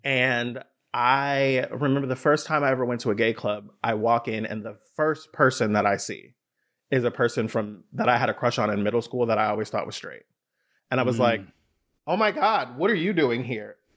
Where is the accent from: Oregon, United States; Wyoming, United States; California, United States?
California, United States; But like, I grew up in the Bay Area, but I'm in heavily in the church, right?